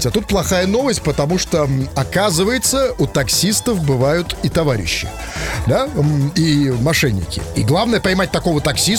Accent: Saint Petersburg, Russia; А ведь мы, как известно, петербуржцы

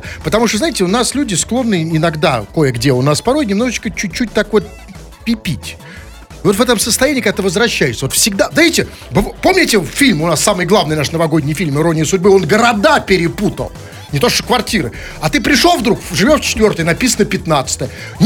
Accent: Saint Petersburg, Russia; Никакого хаоса, потому что мы петербуржцы.

